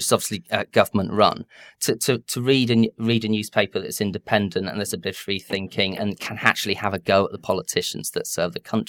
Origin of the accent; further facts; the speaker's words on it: London, United Kingdom; Yes, and I've had a dip into the free sheets because I'm from London, spent a bit of time there.